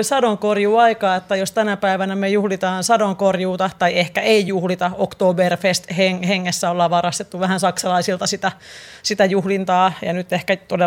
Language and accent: Finnish; Vantaa, Uusimaa, Finland; born there; Minä olen Vantaalla syntynyt.